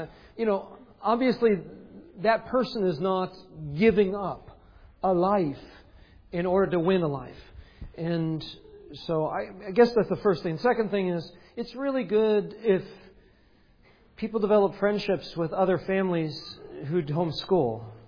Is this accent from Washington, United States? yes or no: no; Grants Pass, Oregon, United States; I need to go see my folks up in Grants Pass, Oregon. I said, that's my hometown.